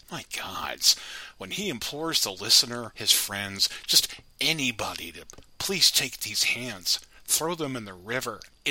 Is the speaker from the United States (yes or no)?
yes; United States; I'm probably not pronouncing that right. I'm American, please forgive me.